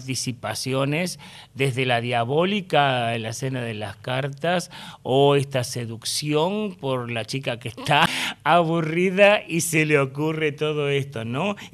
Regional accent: Argentina; como fanfarrón argentino que soy desde un medio público como Radio Nacional Clásica

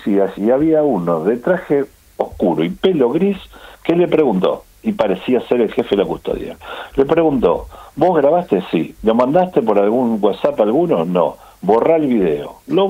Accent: Argentina; como los argentinos tenemos memoria corta

